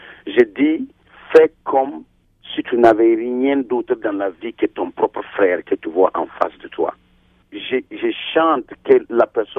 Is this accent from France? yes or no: no; Ghana; J'ai grandi au Ghana et c'est un pays anglophone